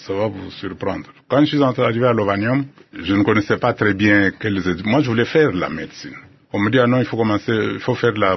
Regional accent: Kasaï-Oriental, DR Congo; Je ne suis pas un citadin, moi. Je suis né dans mon village, au Kasaï.

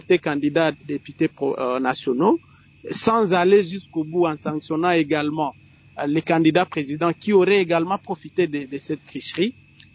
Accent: Ituri, DR Congo; Chez moi, en Ituri, par exemple, nous, on n'a pas connu un problème de retard dans le déploiement du matériel.

